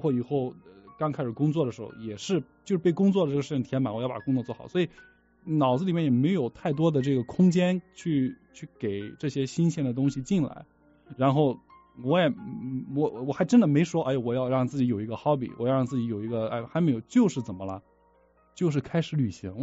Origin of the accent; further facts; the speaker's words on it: China; 因为我一直觉得我们中国人的古诗唐诗宋词是特别美